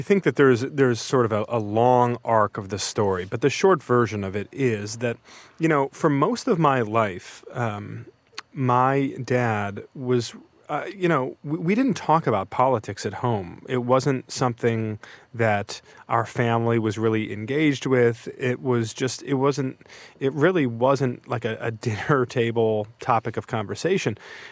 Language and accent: English; Michigan, United States; My hometown is at the intersection of two highways outside of Detroit.